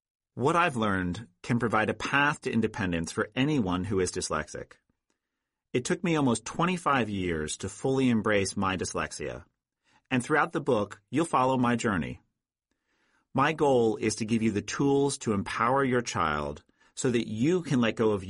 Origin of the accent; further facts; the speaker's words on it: New Hampshire, United States; It is part of who I am, just as I am a man and I am from New Hampshire.